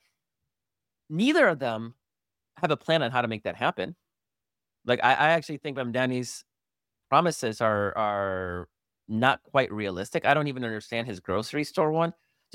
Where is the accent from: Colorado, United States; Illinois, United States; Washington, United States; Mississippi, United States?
Illinois, United States; Chicago; I was just in Chicago because, you know, I'm originally from Chicago.